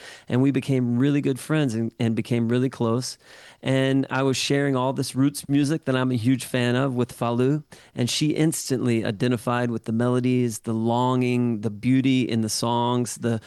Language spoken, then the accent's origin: English; Anderson, South Carolina, United States; I'm from Anderson, South Carolina.